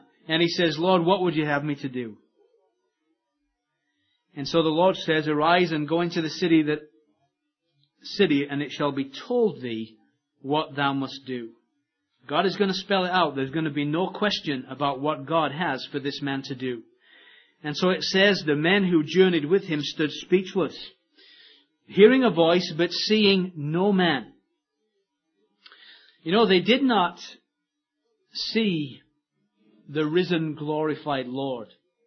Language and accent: English; England, United Kingdom; I'm not even in America. I'm an Englishman.